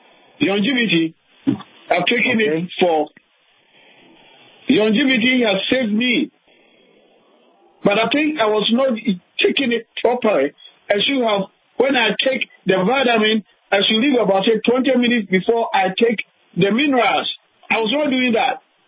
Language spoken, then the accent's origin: English; Ghana; now in New York, United States; Oh, I'm originally from Ghana.